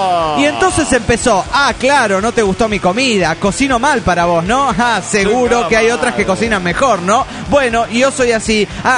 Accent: Caracas, Capital District, Venezuela; de Caracas, Venezuela.

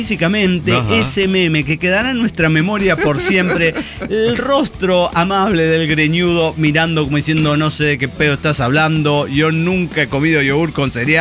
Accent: Cuauhtémoc, Chihuahua, Mexico; Bueno, por Chihuahua, por Cuauhtémoc, por mi tierra y donde conozco.

